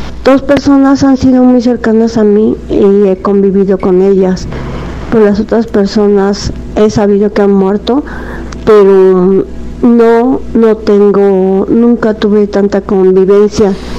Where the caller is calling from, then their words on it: Atizapán, State of Mexico, Mexico; de Atizapán.